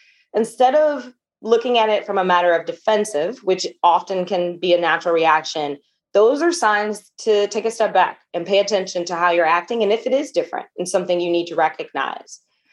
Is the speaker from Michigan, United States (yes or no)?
yes; Detroit, Michigan, United States; I am originally from Detroit. And so hustling, grinding, it's in my DNA. It is in my blood. And so I grew up in a very blue collar household